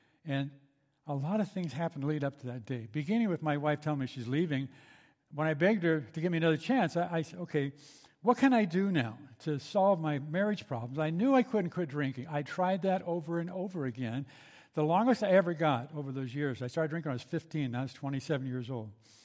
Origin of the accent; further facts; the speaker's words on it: Burbank, California, United States; Born and raised in Burbank